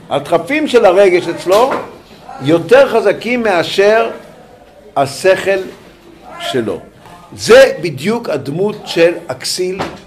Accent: Acre, Northern District, Israel; כשאני הייתי ילד, גדלתי באקו בתור ילד.

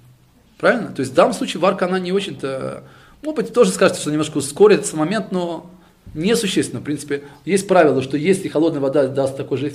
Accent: Tashkent, Uzbekistan; Я из Ташкента.

